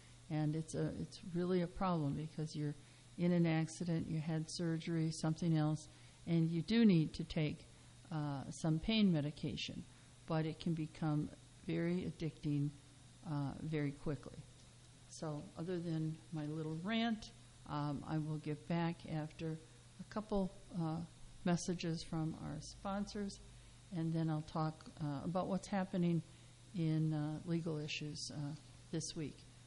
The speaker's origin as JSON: {"language": "English", "region": "Midwest", "country": "United States", "tie": "born or raised there", "said": "at least my growing up in the Midwest, generally at least one person was killed in a car accident every year, and I lived in a very, you know, outside a very small town"}